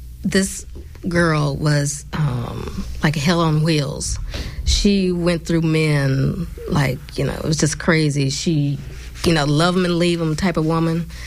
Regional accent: Detroit, Michigan, United States; Yeah, I'm from Detroit, Michigan. Yay, Detroit!

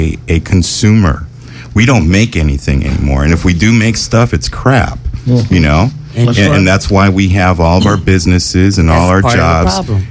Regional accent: Compton, California, United States; because I grew up in Compton

